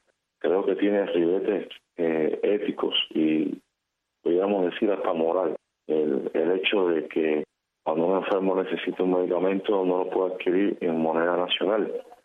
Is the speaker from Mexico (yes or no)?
no; Cuba; para nada importa la gran mayoría que somos los cubanos de a pie.